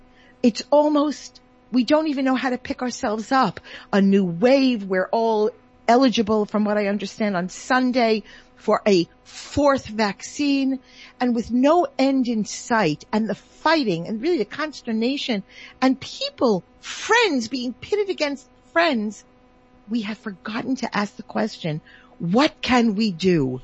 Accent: United States; I grew up in the secular world. I grew up in the West. I grew up in America.

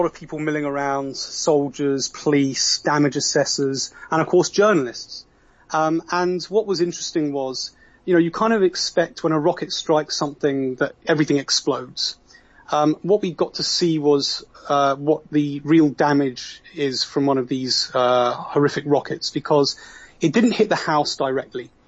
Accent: United Kingdom; I'm originally British

